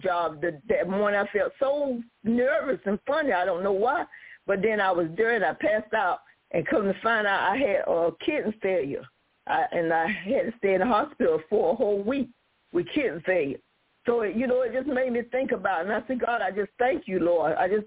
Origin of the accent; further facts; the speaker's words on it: Lumberton, United States; when I was staying in my hometown in Lumberton, I was there and I was looking out the window at this tree